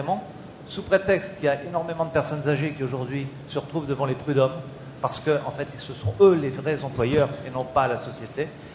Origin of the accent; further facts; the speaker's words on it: Toulon, Provence-Alpes-Côte d'Azur, France; Moi, je viens de Toulon.